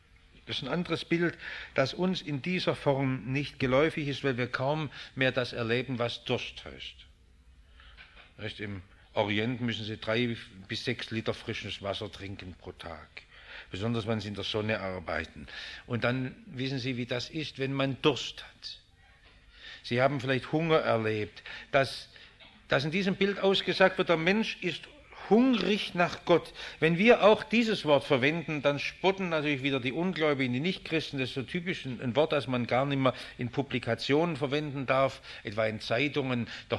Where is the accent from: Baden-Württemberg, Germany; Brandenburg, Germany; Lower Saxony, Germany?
Baden-Württemberg, Germany; accent: Swabian; ich spreche Schwäbisch und du auch